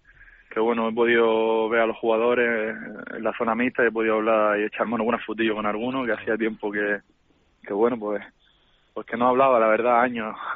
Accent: Spain; now in Slovakia; en la primera división soy el único español

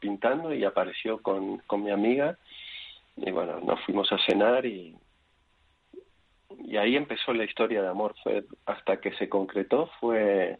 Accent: Buenos Aires, Argentina; Y yo vivía en Buenos Aires, soy de Buenos Aires

